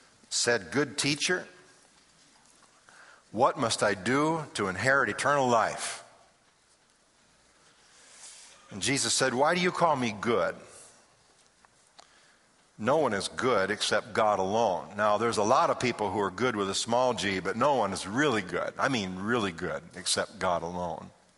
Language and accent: English; Detroit, Michigan, United States; I come from Michigan. And have you heard about our mayor in Detroit, Michigan?